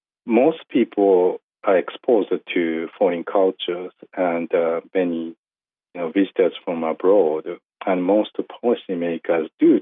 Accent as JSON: {"language": "English", "region": "Yamaguchi", "country": "Japan", "tie": "born or raised there", "said": "I just traveled back to my hometown in western Japan. It's called Yamaguchi Prefecture."}